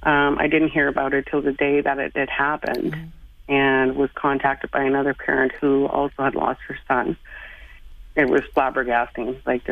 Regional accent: Hay River, Northwest Territories, Canada; I grew up in Hay River, and it was like a safe, relatively safe place to grow up.

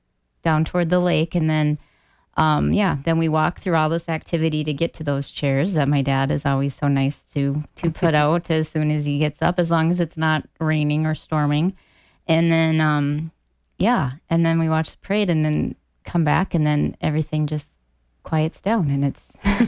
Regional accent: Spicer, Minnesota, United States; so I go to my hometown of Spicer, which always does it up big for the 4th

